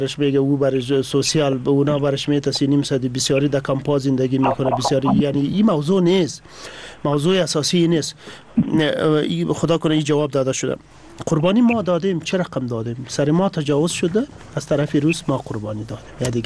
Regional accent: Afghanistan; ما همه افغان هستیم، یک ملت هستیم، مسلمان هستیم

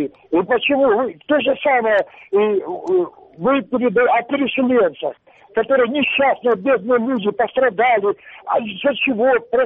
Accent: Donbas, Ukraine; Я патриот Украины. Моя малая родина Донбасс. И я переживаю прежде всего за свою малую родину.

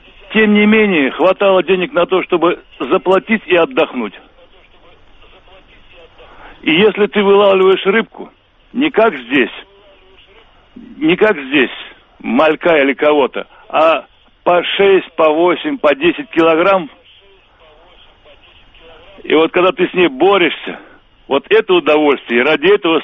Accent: Kazakhstan; Значит, я сам родом из Казахстана.

